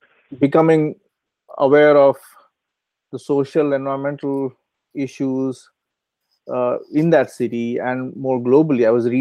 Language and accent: English; Maharashtra, India; I grew up in India, just outside Bombay, in a suburb